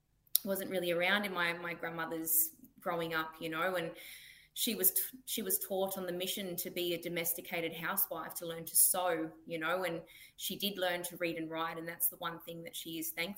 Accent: Northern Territory, Australia; I think I've been pretty blessed to be from up in the NT and to have my grassroots and my connection to my culture up here.

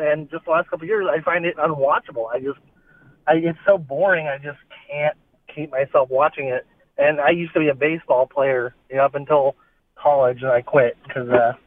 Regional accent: Arlington, Texas, United States; And, dude, I'm from Arlington. My team's the Texas Rangers.

